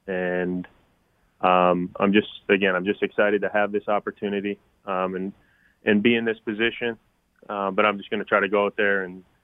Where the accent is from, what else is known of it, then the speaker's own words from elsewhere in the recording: Minnesota, United States; I grew up a Twins fan because I'm from Minnesota.